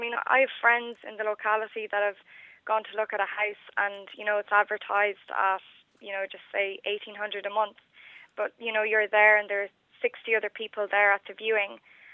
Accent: Connacht, Ireland; now in Dublin, Ireland; I'm not from Dublin. I'm from Roscommon originally, and I moved to Dublin nearly 3 years ago.

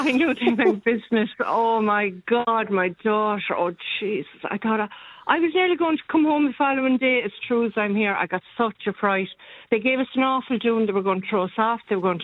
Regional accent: Ireland; we're from Ireland

